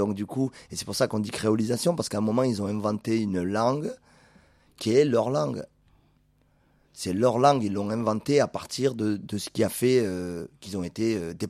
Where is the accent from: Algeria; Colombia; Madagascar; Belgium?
Algeria; also born or lived in France; juste le fait de dire je suis algérien et français, donc il faut que je trouve un équilibre entre les deux.